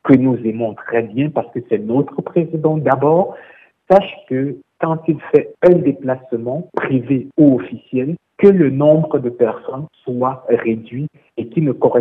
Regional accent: Cameroon; Moi, je suis Camerounais, je vis au Cameroun

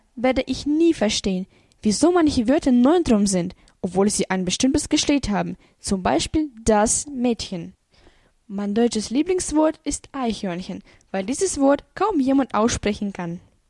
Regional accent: Kyiv, Ukraine; German is a second language; ich komme aus Kiew, der Hauptstadt der Ukraine. Ich bin am 14. November 1999 geboren.

